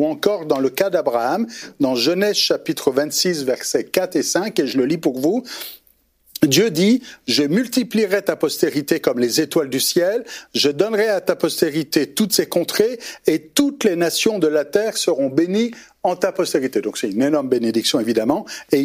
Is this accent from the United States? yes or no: no; Quebec, Canada; Je suis québécois, là.